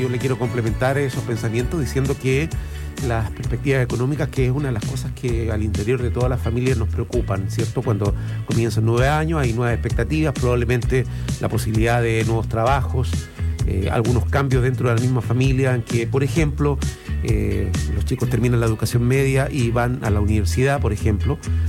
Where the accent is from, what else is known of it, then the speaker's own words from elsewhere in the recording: Chile; lo que estamos pensando nosotros como chilenos y chilenas